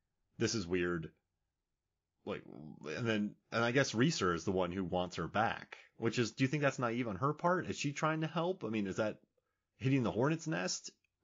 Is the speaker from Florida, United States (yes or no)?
yes; St. Petersburg, Florida, United States; So I'm from St. Pete, so is Patrick Wilson.